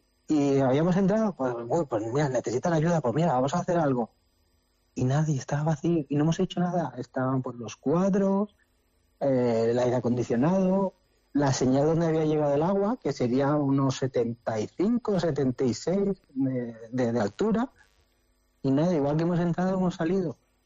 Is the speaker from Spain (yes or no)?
yes; Valencia, Valencian Community, Spain; yo no soy de Benetuses, yo soy de la ciudad de Valencia